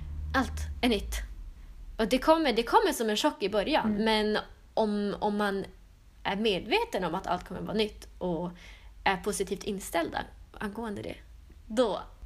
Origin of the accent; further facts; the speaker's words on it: Norrland, Sweden; Jag kommer från Norrland.